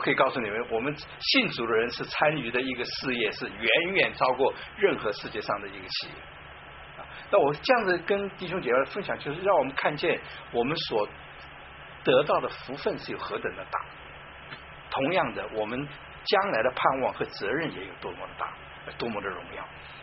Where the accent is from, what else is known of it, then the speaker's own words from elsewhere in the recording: China; 那我相信我们中国人常常说，我们是炎黄子孙呢，会拉出一大堆原因来。